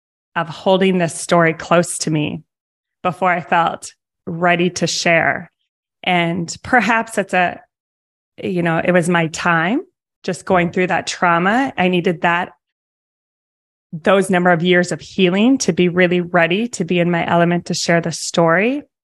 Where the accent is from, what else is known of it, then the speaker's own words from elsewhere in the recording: Eden Prairie, Minnesota, United States; I was born and raised in Eden Prairie. So okay. Miles away from